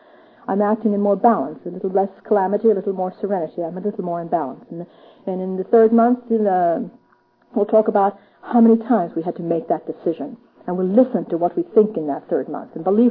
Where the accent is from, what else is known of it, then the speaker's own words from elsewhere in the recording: Ireland; It comes with the gift of being Irish, I think.